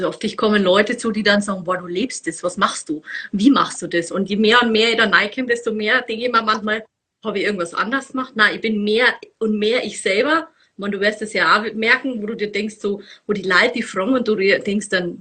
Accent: Munich, Bavaria, Germany; ich komme aus München.

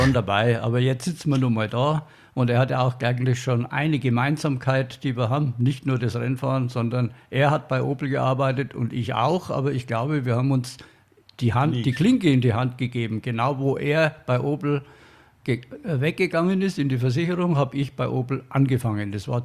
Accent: Bavaria, Germany; Als Franke sagt man Servus.

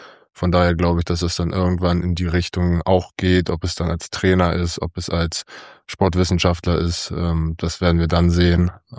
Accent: Bad Bramstedt, Schleswig-Holstein, Germany; Ich habe damals in meinem Heimatdorf, muss ich es leider bezeichnen, Bad Bramstedt, angefangen Handball zu spielen mit 4 Jahren.

